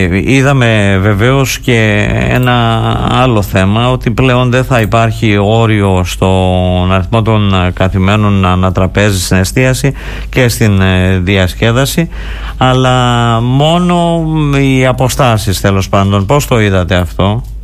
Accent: Crete, Greece; Κρήτη, το νησί μου.

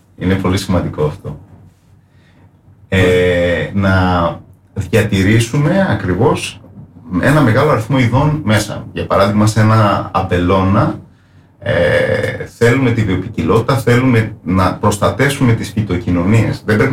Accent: Mochos, Crete, Greece; Από το Μοχό είμαι.

